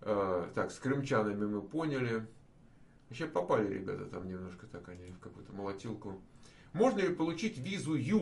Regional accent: Ukraine; Или скажут, нет связи с родиной, мы из Украины.

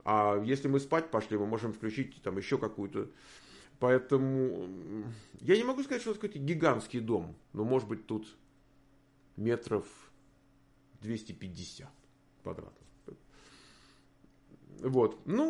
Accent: Moscow, Russia; я вырос в Москве. Это громадный город, там, было по тем временам, там, не знаю, там 5, 8, 10 миллионов человек, так город рос. Поэтому какая моя малая родина? Ну, вот, может быть, Лефортово, там район, где я там жил

